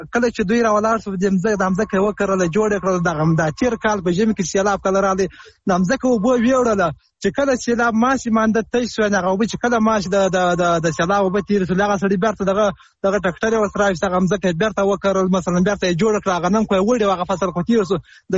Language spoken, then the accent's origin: Pashto; Helmand, Afghanistan; ، د هلمند اولاد